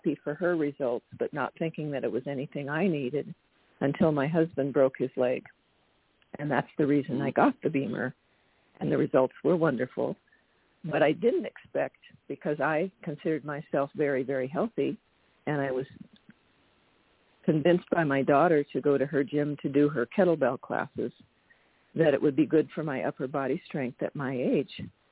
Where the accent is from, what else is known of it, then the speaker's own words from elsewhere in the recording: Port Townsend, Washington, United States; I'm from Port Townsend, Washington.